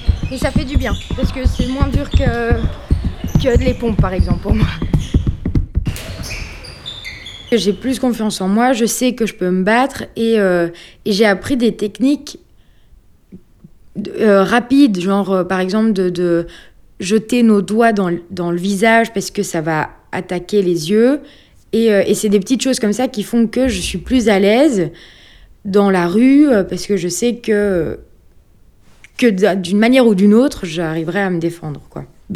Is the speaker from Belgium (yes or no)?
yes; Braine-l'Alleud, Wallonia, Belgium; Je viens de Braine-l'Alleud et je suis étudiante en communication, marketing et corporate